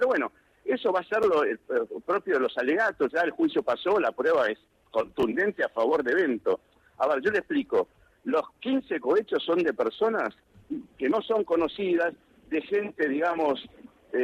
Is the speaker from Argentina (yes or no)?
yes; Argentina; Yo soy ciudadano argentino antes que abogado y defensor.